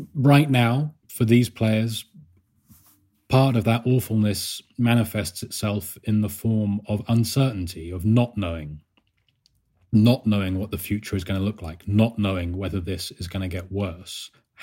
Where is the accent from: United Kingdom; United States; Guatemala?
United Kingdom; Bath, South West England; I grew up in Bath, which is a big rugby town.